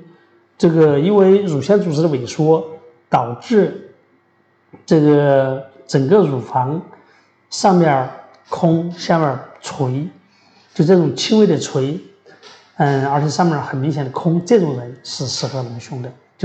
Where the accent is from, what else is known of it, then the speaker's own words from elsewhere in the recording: China; 这个我们中国人啊，咱们国人这个胸都是大多数比较小